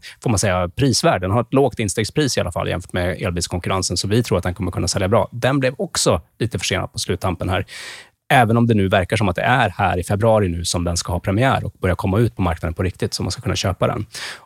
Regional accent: Sweden; hjärtat klappar ju ändå lite för Volvo som svensk.

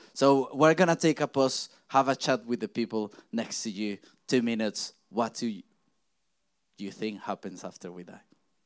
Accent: United Kingdom; As British, we say like, oh no. We're just not ready for that sort of questions.

